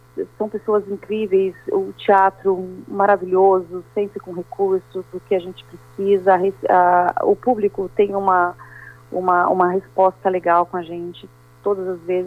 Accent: Umuarama, Paraná, Brazil; Eu sou de Umuarama, nasci aqui no Paraná, fui embora para Curitiba em 2002, vim das danças urbanas

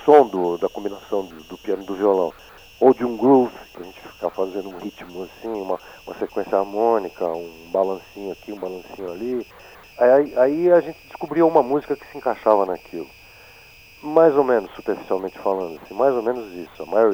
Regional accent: São Paulo, Brazil; born there; eu sou nasci em São Paulo, na Canção da Sede de São Paulo.

